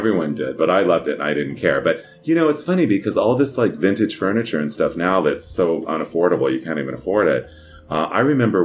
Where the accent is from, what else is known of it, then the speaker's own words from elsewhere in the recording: Ontario, California, United States; Number one, I grew up in Ontario, California.